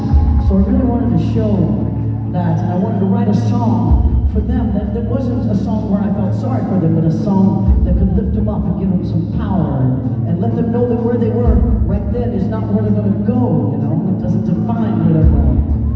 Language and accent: English; Leavenworth, Kansas, United States; I come from Leavenworth, Kansas, and when you hear Leavenworth, sometimes you think of prisons. I grew up with 5 prisons within 20 miles of me. It was part of the life there.